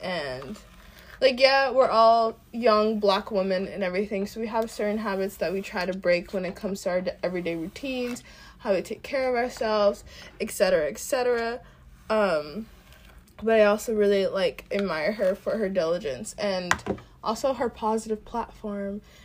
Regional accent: the South, United States; because I grew up in the South and there was a lot of Southern Baptist people over there. I grew up in Black churches.

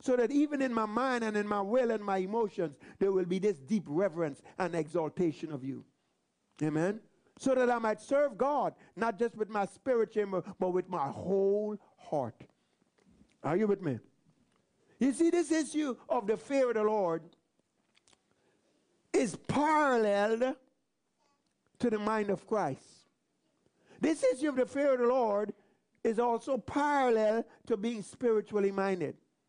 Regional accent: Guyana; You know, I remember growing up in Guyana, and sometimes, you know, you come home and let's say a little bit messy.

